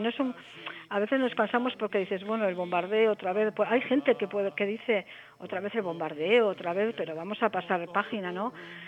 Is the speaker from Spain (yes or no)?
yes; Navarre, Spain; yo soy navarra, en Navarra no se vivió un frente de guerra, ¿no? Mi familia, mis antepasados no vivieron la guerra